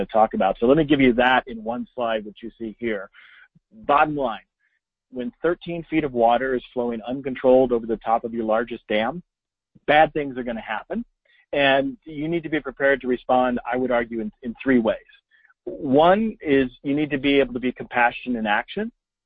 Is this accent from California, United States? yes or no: yes; California, United States; Now that I've clearly established that I'm from Northern California